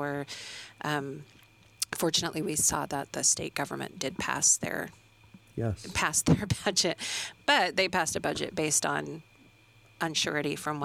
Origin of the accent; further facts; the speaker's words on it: Midland, Michigan, United States; We talked a little bit about, you know, I'm from Midland.